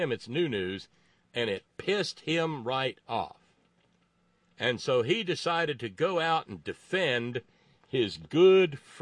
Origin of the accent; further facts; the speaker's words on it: Alabama, United States; the stuff I grew up with down in Alabama at the cafeteria there was made by magnificent African-American women